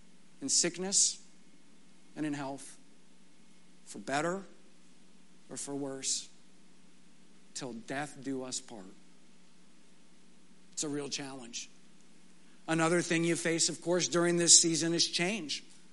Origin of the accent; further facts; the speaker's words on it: Texas, United States; You know, I grew up in West Texas and they have beautiful sunsets.